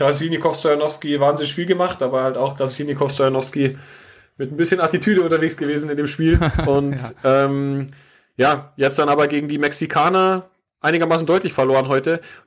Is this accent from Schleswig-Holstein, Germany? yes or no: no; Munich, Bavaria, Germany; auch wenn ich ja mit Schwarz und Gelb als Münchner sonst nicht so viel zu tun habe